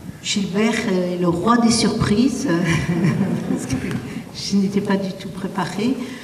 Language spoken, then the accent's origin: French; Switzerland; now in France; je suis arrivée dans la région cet été. Je viens de Suisse